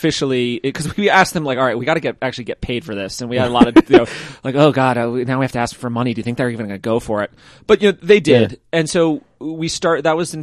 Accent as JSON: {"language": "English", "region": "New York", "country": "United States", "said": "I'm from the suburbs of New York City."}